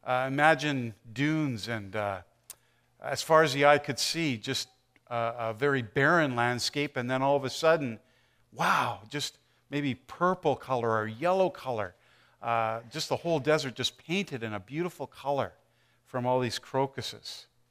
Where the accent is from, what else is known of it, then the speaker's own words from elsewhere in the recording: Canada; I'm a Canadian. I should be happy and say sorry to everybody, right?